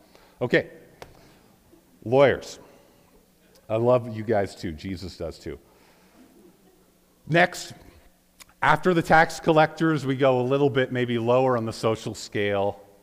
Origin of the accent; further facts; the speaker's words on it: Manitoba, Canada; Now, I come from Southeast Manitoba. And so I'm used to having like a church half full of Mennonites.